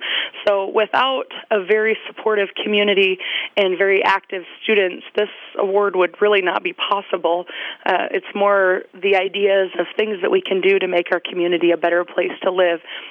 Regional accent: Lemmon, South Dakota, United States; growing up in Lemon, South Dakota, my mother was very adamant that we should be involved in organizations.

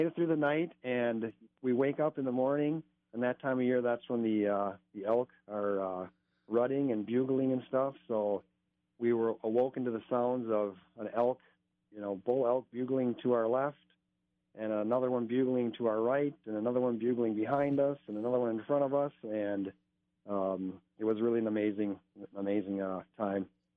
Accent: Minnesota, United States; We're from Minnesota, flatlanders. We're not used to those mountains.

